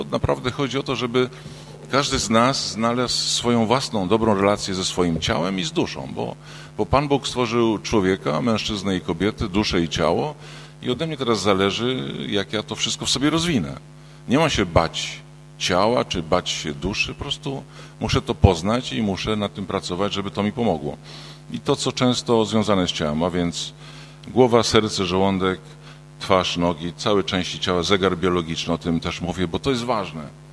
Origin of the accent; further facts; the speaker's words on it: Sulęczyno, Pomeranian Voivodeship, Poland; ponieważ jestem z Sulęczyna, także jestem Kaszeba też